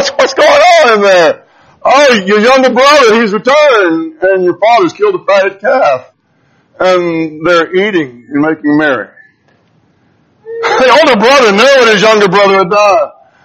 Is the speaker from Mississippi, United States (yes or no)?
yes; Grenada, Mississippi, United States; Years ago, when I was growing up in Mississippi, I lived in a small town called Grenada.